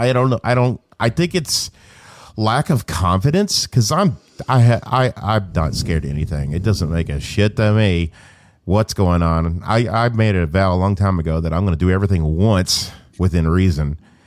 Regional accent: Stuttgart, Arkansas, United States; I'm from Arkansas and grew up with my half of my time being spent in Stuttgart, Arkansas, which is the Delta.

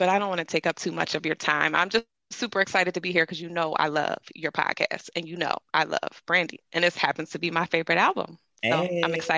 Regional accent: Philadelphia, Pennsylvania, United States; everyone. I'm from Philadelphia, Pennsylvania.

